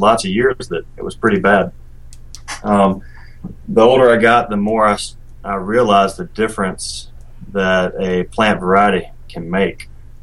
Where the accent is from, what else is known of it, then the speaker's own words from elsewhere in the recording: Mississippi, United States; I grew up in Mississippi on a small family farm.